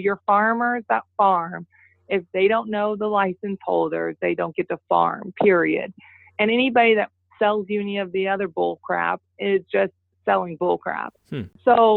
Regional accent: Northwest, United States; And it's because I'm from the Northwest. I know what manufacturing jobs look like.

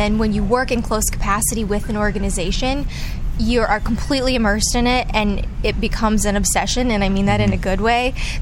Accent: Colorado, United States; also born or lived in Seattle, United States; I grew up in Colorado, but, you know, nobody's really Rockies fans in Denver.

